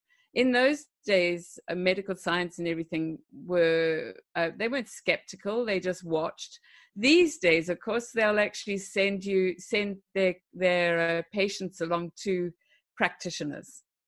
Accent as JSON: {"language": "English", "country": "Zimbabwe", "tie": "born or raised there", "said": "which I never experienced growing up in Zimbabwe because we didn't have that."}